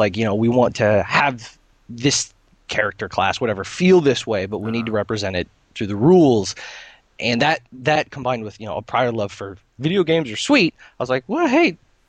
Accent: United States; There was a debacle with immigration because I'm originally American and work permits and all this other stuff.

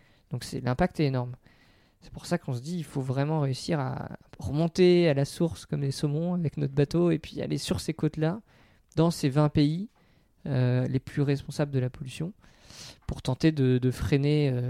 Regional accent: Concarneau, Brittany, France; J'ai grandi à Concarneau

